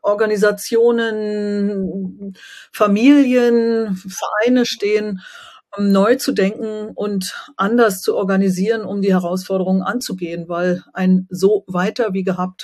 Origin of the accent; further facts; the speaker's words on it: East Germany, Germany; ich komme aus Ostdeutschland in der Ex-DDR